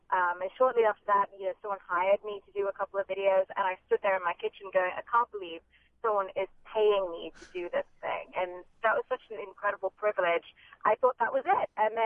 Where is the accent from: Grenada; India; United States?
India; It actually came about because I'm Indian